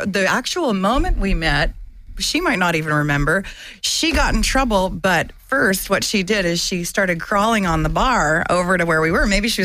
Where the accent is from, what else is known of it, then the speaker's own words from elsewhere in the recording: San Diego, California, United States; I grew up mostly in San Diego.